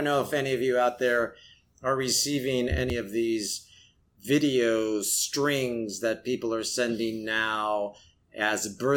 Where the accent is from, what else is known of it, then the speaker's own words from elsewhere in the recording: California, United States; sending a shout out to everyone in my home state of California, especially Northern California where I'm from.